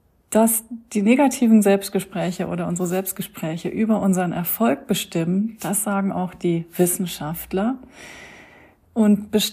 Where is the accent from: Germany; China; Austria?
Germany; Munich, Bavaria; ich bin in meiner alten Heimat in München